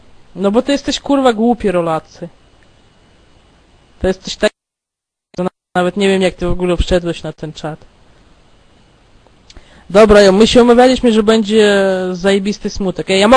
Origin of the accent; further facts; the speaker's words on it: Warsaw, Masovian Voivodeship, Poland; Mieszkam w dużym mieście, jestem z Warszawy.